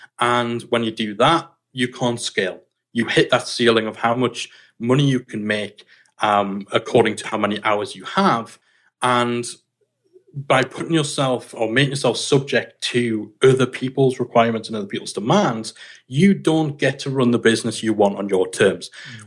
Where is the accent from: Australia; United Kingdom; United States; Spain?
United Kingdom; You know, we're British. It's almost impolite to chase money.